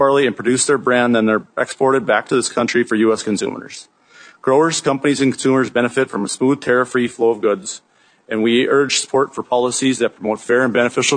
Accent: Minnesota, United States; and in my home state of Minnesota was down an alarming 66%.

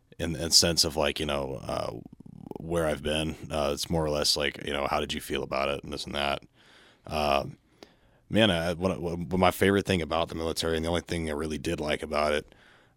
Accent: Texas, United States; growing up in Southeast Texas, you know, I had never really left the area as often.

